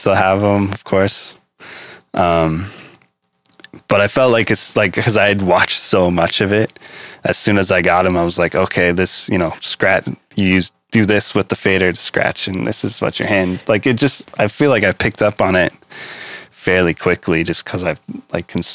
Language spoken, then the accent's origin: English; Bozeman, Montana, United States; Like Bozeman area, a really small town of like 1,000 people total.